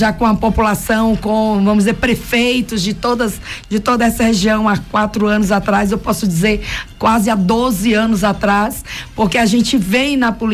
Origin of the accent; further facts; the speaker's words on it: Aracatu, Bahia, Brazil; nasci em Aracatu, como você disse. Sim. Criada em Aracatu, estudei no município, morei um tempo em Feira de Santana para fazer um curso de teologia. Depois estive em São Paulo, como todo bom baiano, né, visita a cidade de São Paulo.